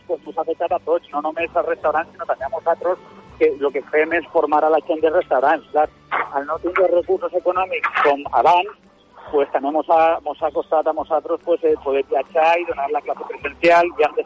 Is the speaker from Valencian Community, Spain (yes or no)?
yes; Valencia, Valencian Community, Spain; aquí a València, que és d'on soc.